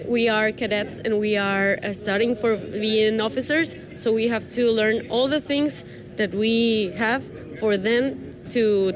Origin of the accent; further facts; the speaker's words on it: Mexico City, Mexico; English is a second language; I am from Mexico City